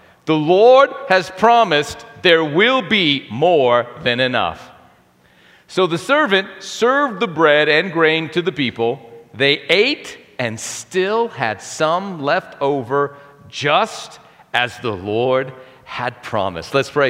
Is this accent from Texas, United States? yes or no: yes; Lubbock, Texas, United States; People say, hey, where are you from? I like saying Lubbock, Texas, versus Baal Shalishah.